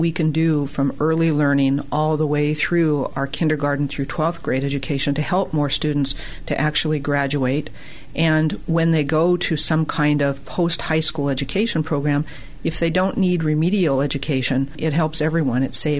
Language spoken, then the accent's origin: English; Vancouver, Washington, United States; I'm from America's Vancouver, Washington